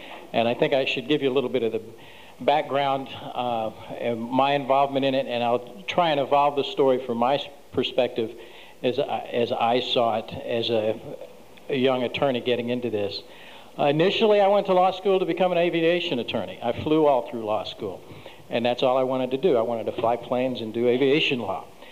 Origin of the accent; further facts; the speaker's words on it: Arkansas, United States; I was in my mid-20s, and I hadn't chewed tobacco since I was 8. I was from Arkansas.